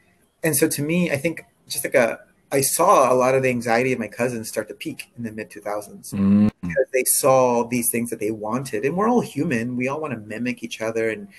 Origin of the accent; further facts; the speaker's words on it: United States; That's not my baseline as an American.